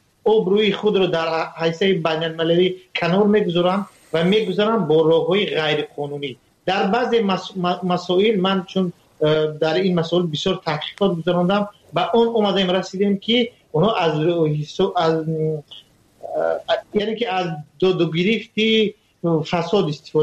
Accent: Tajikistan; now in Russia; ما باید تاجیکستانی و تاجیک هست که از تاجیکستان هست اومدیم روسیه،

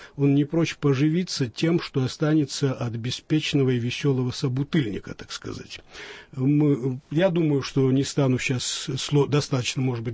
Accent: Georgia; now in Russia; как грузин, живущий в России, как человек, любящий очень русскую культуру и Россию

